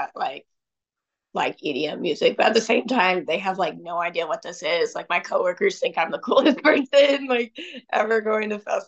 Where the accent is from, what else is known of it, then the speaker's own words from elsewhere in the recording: West Des Moines, Iowa, United States; moved away as an adult; now in Lincoln, United States; Yeah, so I'm originally from West Des Moines, Iowa. I moved to Lincoln, Nebraska around 2 years ago, just so I could be like closer to my boyfriend.